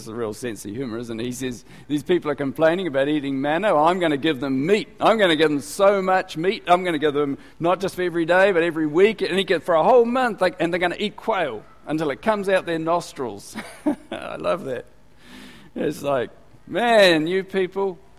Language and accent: English; Gisborne, New Zealand; I'm from Gisborne. You know, famous place, Gisborne.